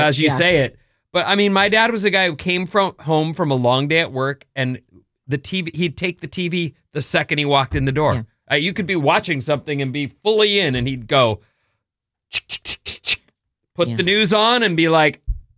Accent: California, United States; also born or lived in Oregon; I lived in Oregon where it rained a lot. I'm native Californian where it doesn't rain a lot, usually.

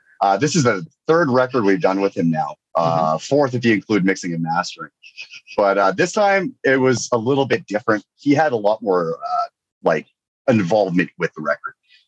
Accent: British Columbia, Canada; born or raised there

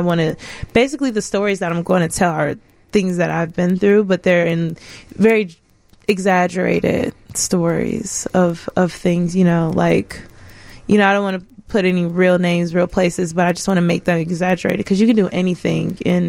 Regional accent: Chicago, Illinois, United States; I'm from Chatham.

